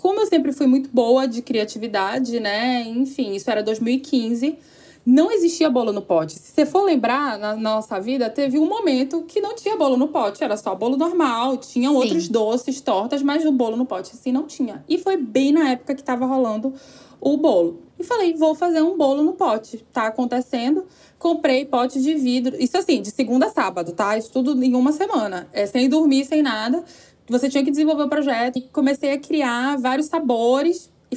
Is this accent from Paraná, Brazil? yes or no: no; Manaus, Amazonas, Brazil; Nascida e crescida no Amazonas, em Manaus.